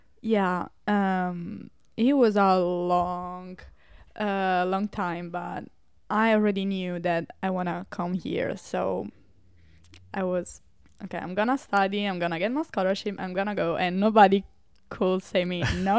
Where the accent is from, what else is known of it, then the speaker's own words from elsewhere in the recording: Italy; English is a second language; Where are you from? And I was like, hi, I'm from Italy.